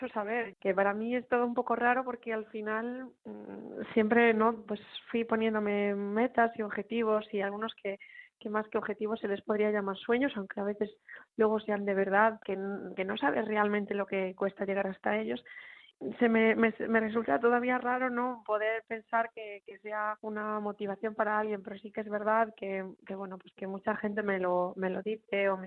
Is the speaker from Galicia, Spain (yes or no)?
yes; Vigo, Galicia, Spain; soy de Vigo, tengo 33 años